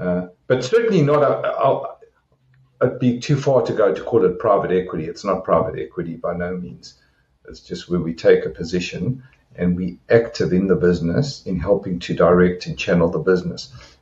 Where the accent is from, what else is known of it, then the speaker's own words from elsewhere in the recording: South Africa; And possibly because I come from there and I am South African.